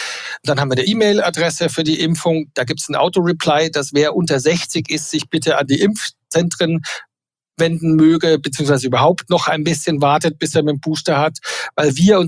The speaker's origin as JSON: {"language": "German", "region": "Bavaria", "country": "Germany", "said": "Ich bin Bayer."}